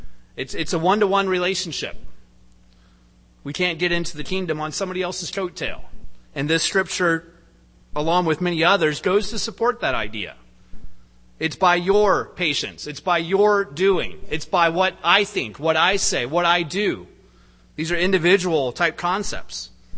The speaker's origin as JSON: {"language": "English", "town": "Cincinnati", "region": "Ohio", "country": "United States", "tie": "born or raised there", "said": "I grew up in Cincinnati, Ohio, where at the height, we had 1,600 people attending Holy Days."}